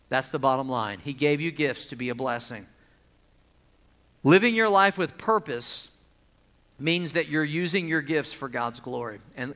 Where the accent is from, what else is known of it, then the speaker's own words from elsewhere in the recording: Missouri, United States; I grew up in Missouri. We had a fireplace, and we didn't rely on it for heat.